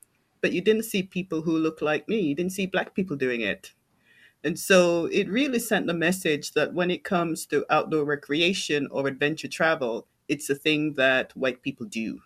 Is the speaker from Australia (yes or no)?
no; East of England, United Kingdom; now in Canada; I grew up in England, not in London, in small town, rural Essex.